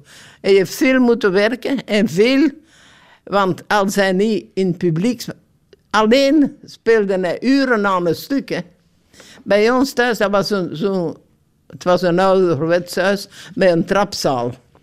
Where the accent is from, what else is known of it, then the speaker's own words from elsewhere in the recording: Belgium; We zijn toch Belgen, hè?